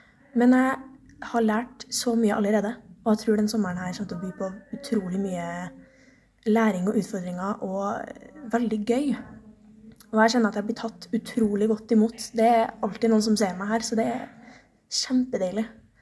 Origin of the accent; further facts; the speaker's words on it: Trondheim, Trøndelag, Norway; Jeg 19 år, jeg kommer fra Trondheim.